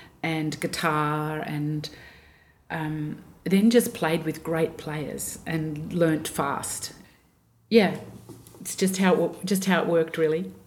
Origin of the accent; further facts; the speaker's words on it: Melbourne, Victoria, Australia; I grew up in Melbourne. I grew up in Oakley, and I went to, from year nine, I went to like a progressive school called Huntingdale Tech